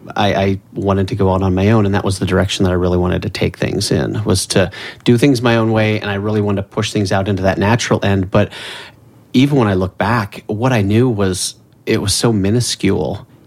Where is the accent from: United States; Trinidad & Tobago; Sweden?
United States; Iowa; I grew up in the Midwest, so I was around a lot of bugs and such in the cornfields of Iowa